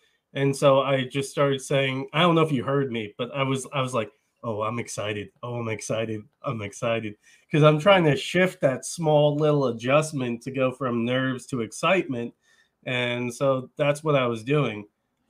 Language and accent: English; New York, United States; I'm from Long Island, and in 2001, when 9/11 happened, I was 17 in college.